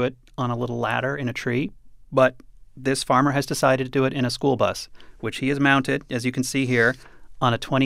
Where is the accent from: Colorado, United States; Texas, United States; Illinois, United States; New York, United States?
New York, United States; New York City; I grew up in New York City.